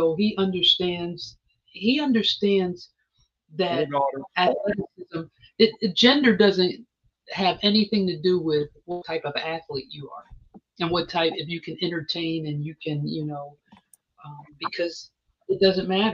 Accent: Camden, New Jersey, United States; we're from Camden, New Jersey. It's a little teeny town right across the bridge from Philadelphia. Poverty, destitute, crime, all that.

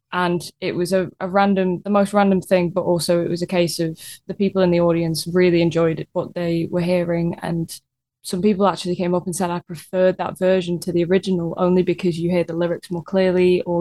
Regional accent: Blackpool, North West England, United Kingdom; also born or lived in Guildford; now in Kentish Town, United Kingdom; I was born in Blackpool and I was raised in Blackpool. Then I moved to Guildford, and then from Guildford, I went to, Kentish Town, where I am now.

